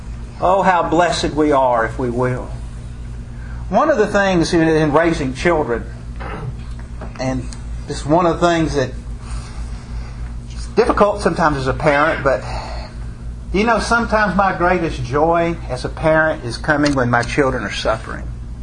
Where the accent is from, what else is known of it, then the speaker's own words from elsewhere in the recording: New York, United States; And then I would say, "Oh, I'm from New York."